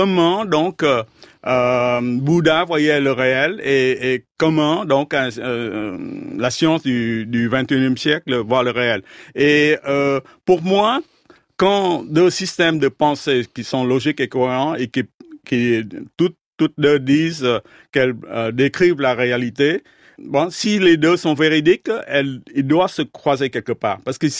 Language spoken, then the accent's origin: French; Vietnam; Vous savez, je suis vietnamien d'origine et donc la tradition spirituelle au Vietnam, c'est le bouddhisme. 80% des Vietnamiens sont bouddhistes. Et donc, j'ai été élevé dans une tradition bouddhiste et confucienne.